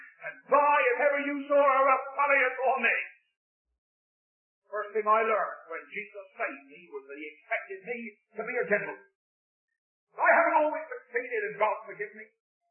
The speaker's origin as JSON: {"language": "English", "region": "England", "country": "United Kingdom", "said": "As a Christian, not as an Englishman, but as a Christian."}